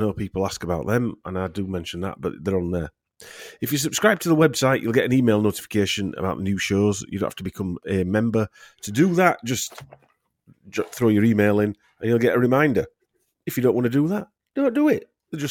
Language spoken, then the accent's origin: English; Yorkshire and the Humber, United Kingdom; accent: Yorkshire; If you remember, it's my Yorkshire accent